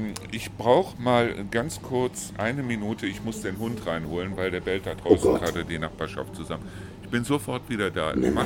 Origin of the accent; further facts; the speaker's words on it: Rhineland, Germany; ich rede jetzt im Gegensatz zum Rheinland, wo ich herkomme.